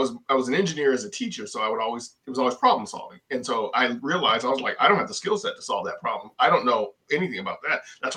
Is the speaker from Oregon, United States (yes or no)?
no; Detroit, Michigan, United States; growing up in Detroit, there was only folks in our neighborhood who worked at the factory.